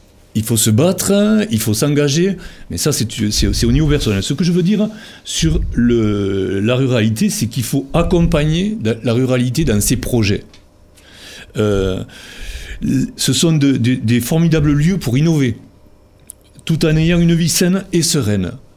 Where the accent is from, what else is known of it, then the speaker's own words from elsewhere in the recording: Occitanie, France; moi je suis originaire d'une famille du Tarn-et-Garonne, dans un petit village où nous avons vécu dignement dans une ferme de 30 hectares avec mes frères, mes cousins.